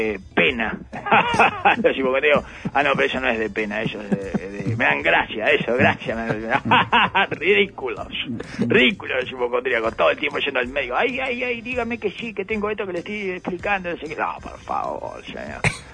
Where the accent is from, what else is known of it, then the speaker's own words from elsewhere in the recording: Uruguay; Soy un chimentero uruguayo.